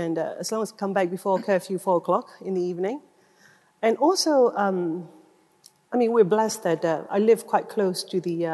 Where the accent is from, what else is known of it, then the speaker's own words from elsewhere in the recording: Yangon, Yangon Region, Myanmar; English is a second language; Oh, it's in Rangoon.